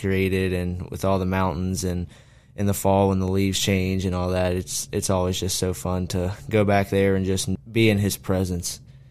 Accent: Broadway, Virginia, United States; Yeah, so I'm from Broadway, Timberville area, and I grew up outside hunting, fishing, and going to church

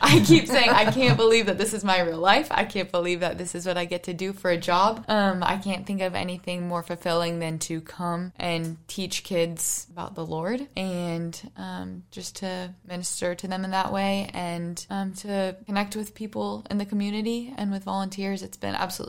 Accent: Boston, Massachusetts, United States; also born or lived in New York; I grew up in Boston. My dad was the chaplain at Eastern Nazarene College. So I got to grow up just around college students.

